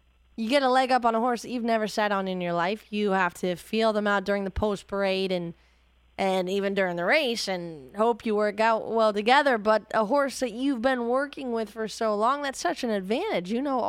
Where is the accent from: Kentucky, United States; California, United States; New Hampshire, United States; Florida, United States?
Kentucky, United States; At Ellis Park. I grew up near Ellis Park. That was the first racetrack I have ever visited.